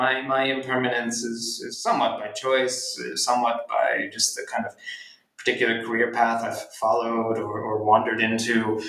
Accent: Philadelphia, Pennsylvania, United States; I'm from Philadelphia, and so kind of wanted to have an adult relationship to the city I grew up

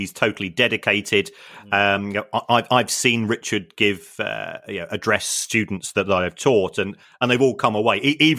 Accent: London, United Kingdom; I'm actually from South London

